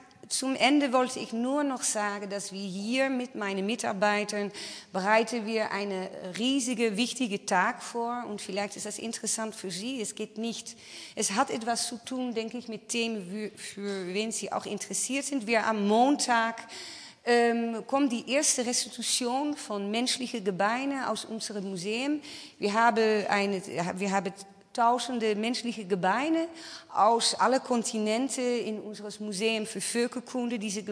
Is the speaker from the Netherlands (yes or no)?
yes; Netherlands; German is a second language; now in Saxony, Germany; Ich bin, Sie hören, ich bin Niederländerin. Ich bin seit 2 Jahren in Sachsen